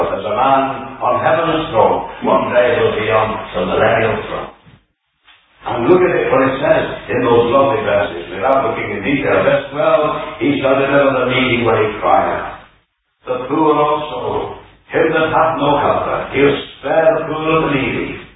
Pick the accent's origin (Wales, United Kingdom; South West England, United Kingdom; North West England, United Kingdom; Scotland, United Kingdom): North West England, United Kingdom; Liverpool; moved away; When I was a young fella, I think I climbed snowboard once or twice when I came from Liverpool in those early days.